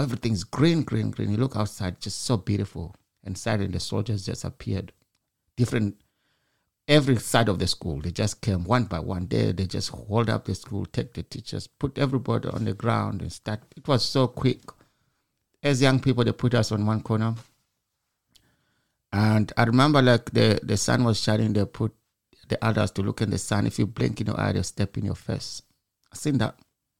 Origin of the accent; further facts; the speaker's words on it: Matabeleland, Zimbabwe; I was born in Zimbabwe. And 1983, I was about six, maybe. Something like that. I was already at school. Seven. And one day we went to school. I'm from Matabeleland, by the way.